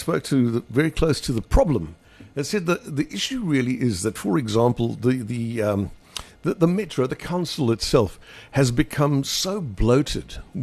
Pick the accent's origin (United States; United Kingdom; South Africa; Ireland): South Africa; I'm talking as a South African citizen, I think South African citizens have been listening to politicians talking about change for a hell of a long time.